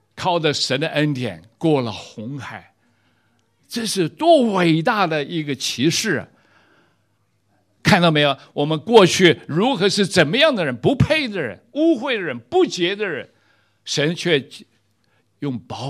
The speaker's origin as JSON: {"language": "Chinese", "country": "China", "said": "我们看到我们中国人开始改革开放"}